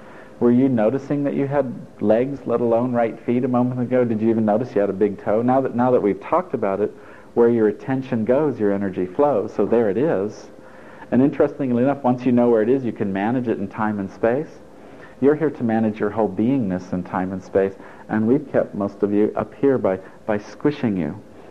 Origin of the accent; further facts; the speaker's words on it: Italy; English is a second language; now in United States; Bear in mind, I grew up in Italy, so I might be wrong. I might have a misinterpretation of American history